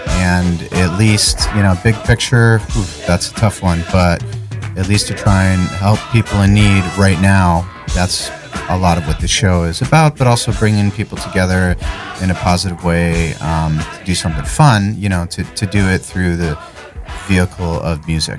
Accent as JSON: {"language": "English", "town": "Norfolk", "region": "Connecticut", "country": "United States", "tie": "born or raised there", "said": "I got involved in a show up in Connecticut, my hometown, Norfolk, Connecticut."}